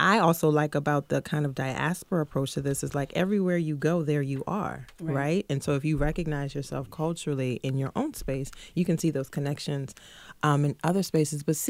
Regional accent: New Orleans, Louisiana, United States; Yes, I was born and raised in New Orleans.

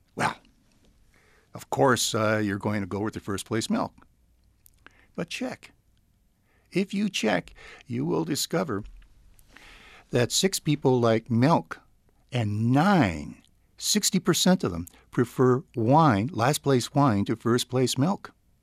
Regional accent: California, United States; I'm not from the state of New York. I'm from California.

